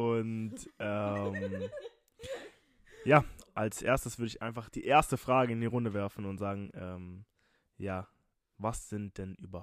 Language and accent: German; Heidelberg, Baden-Württemberg, Germany; Ich bin 19 Jahre alt. Ich komme aus Heidelberg.